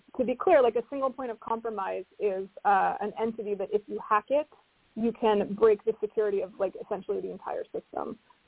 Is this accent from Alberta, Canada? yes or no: no; Toronto, Ontario, Canada; So I'm from Toronto. I went to college